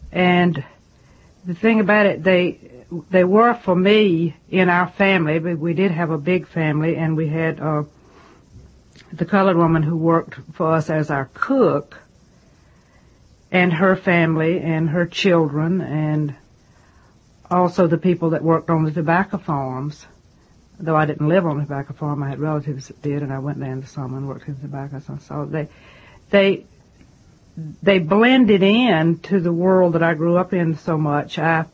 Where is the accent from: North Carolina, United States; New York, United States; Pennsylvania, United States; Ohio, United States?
North Carolina, United States; For me, it was a beautiful life because the climate in North Carolina, you have cold weather and you have hot weather and you have very definite seasons.